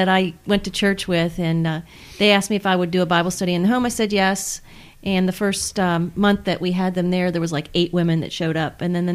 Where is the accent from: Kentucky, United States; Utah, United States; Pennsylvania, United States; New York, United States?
Pennsylvania, United States; Waynesboro; No, I'm actually from Waynesboro.